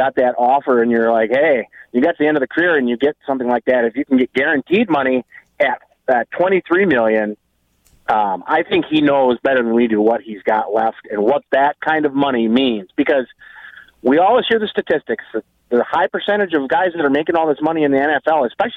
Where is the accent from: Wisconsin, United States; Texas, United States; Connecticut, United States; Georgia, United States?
Wisconsin, United States; Reedsburg; Of course, I'm from Reedsburg.